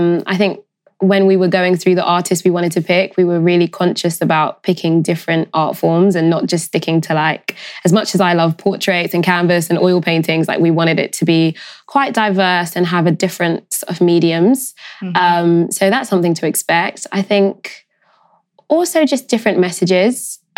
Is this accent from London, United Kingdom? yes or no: yes; London, United Kingdom; Oh, well, I'd say I grew up in Highgate, North London, and I went to theatre school.